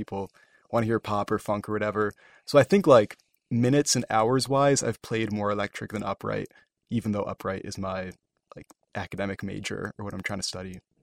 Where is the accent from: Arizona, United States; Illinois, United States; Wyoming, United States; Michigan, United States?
Michigan, United States; Ann Arbor; For me, I was a freshman coming into Western when this band was formed, and I was also from Ann Arbor, so I kind of known Eddie before.